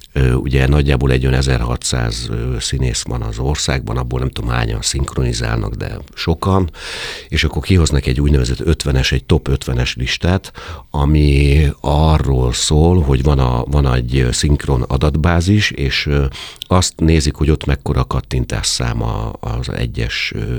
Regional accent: Szabolcs-Szatmár-Bereg, Hungary; accent: Szabolcs dialect; meg nyilván ugye Szabolcsból jöttem

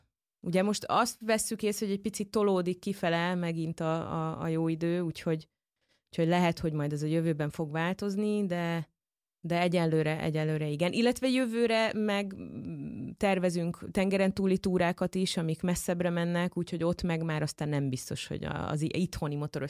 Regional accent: Hungary; látják, hogy magyarok vagyunk

